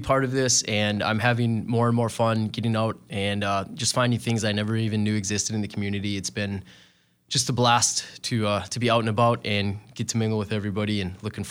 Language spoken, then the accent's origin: English; Bismarck, North Dakota, United States; born there; now in Valley City, United States; So I was born in Bismarck. I have parents from Emmons County, Linton-Strasburg area, so I have a lot of ties to North Dakota. Moved here to Valley City just a little under 2 years ago.